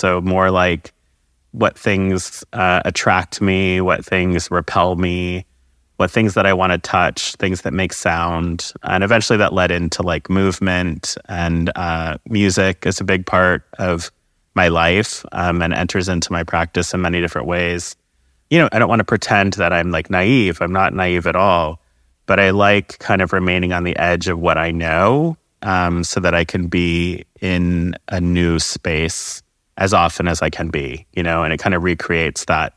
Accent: Colorado Springs, Colorado, United States; born there; also born or lived in North Carolina / Texas / Maryland / Germany; I've lived in North Carolina. I lived in Texas. I was born in Colorado Springs. We lived in Maryland. And then abroad, I lived in Germany and I lived in Korea.

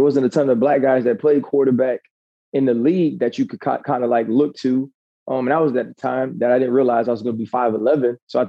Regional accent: Louisiana, United States; But I'm from Louisiana. So it was like you could wear a jacket like twice a year, you know.

